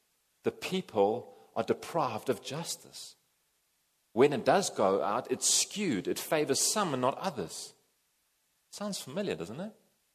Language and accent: English; South Africa; as a South African Christian, this is our country. These are our people God has sent us to love and to serve.